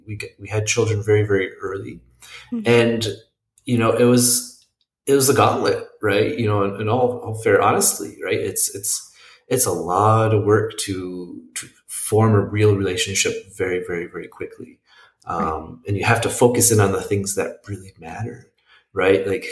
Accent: Minneapolis, Minnesota, United States; born there; I'm 37. I live in Minneapolis, and I was born in Minneapolis.

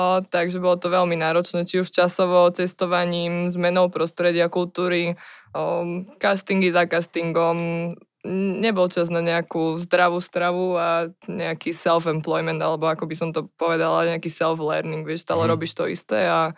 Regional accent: Sereď, Trnava Region, Slovakia; born there; now in Bratislava, Slovakia; ale to som ešte teda bývala v Seredi, v mojom rodisku

